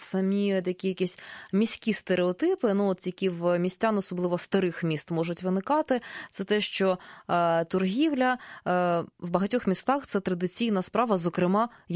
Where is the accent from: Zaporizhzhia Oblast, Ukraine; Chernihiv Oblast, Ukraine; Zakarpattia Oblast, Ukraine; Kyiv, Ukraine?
Kyiv, Ukraine; ми в Києві сьогодні знаходимося, я сама як киянка